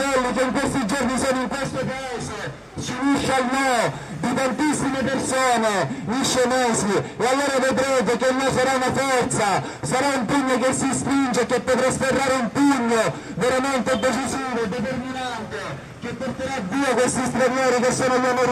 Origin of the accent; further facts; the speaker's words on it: Catania, Sicily, Italy; insieme a me che vengo da Catania